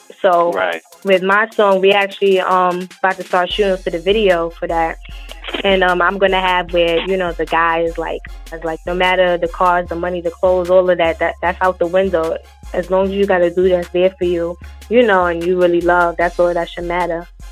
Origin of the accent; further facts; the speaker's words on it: Harlem, New York, United States; Yeah, I'm from Harlem.